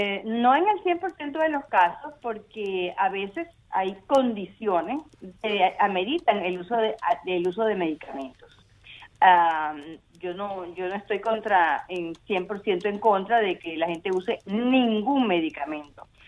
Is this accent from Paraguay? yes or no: no; Venezuela; por la situación política que están viviendo también en mi país, Venezuela, sí.